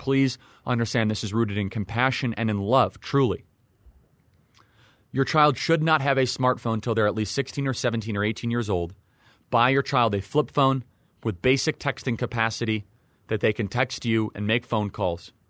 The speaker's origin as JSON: {"language": "English", "region": "Washington", "country": "United States", "said": "I am from Washington State."}